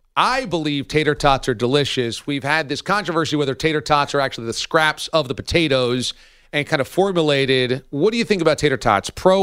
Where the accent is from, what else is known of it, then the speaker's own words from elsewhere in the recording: New York, United States; I grew up here around New York, not in New York City, but about an hour and a half away. But I know New York City well. I consider this my home, obviously. My family's from all around here.